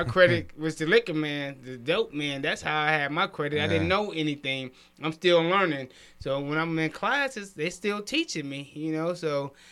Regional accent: Los Angeles, California, United States; now in Reno, United States; South Central Los Angeles for me.

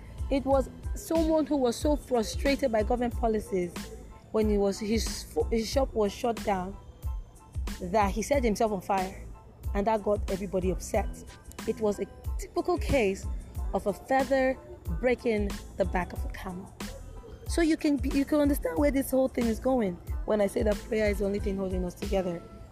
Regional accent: Nigeria; You can't fault Nigerians. Stay being a Nigerian is tasking, but we always comfort ourselves with the mantra

